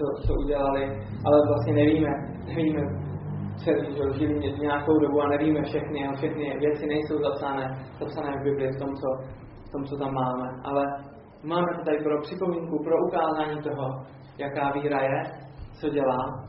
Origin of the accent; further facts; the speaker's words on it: Třebíč, Vysočina Region, Czechia; abych se vrátil zpátky do Třebíče. Abych šel tam, odkud jsem vlastně vyšel ze svého rodného města.